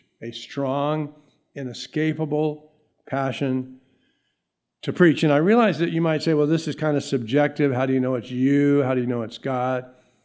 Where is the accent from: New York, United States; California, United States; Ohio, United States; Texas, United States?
California, United States; Los Angeles; born there; my mom actually told me a story that when I was born in the hospital, I was born in Los Angeles